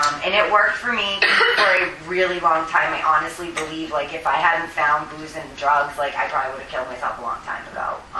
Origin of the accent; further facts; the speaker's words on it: Boston, Massachusetts, United States; So I'm from Boston, Massachusetts, and I started, you know, drinking at a relatively young age.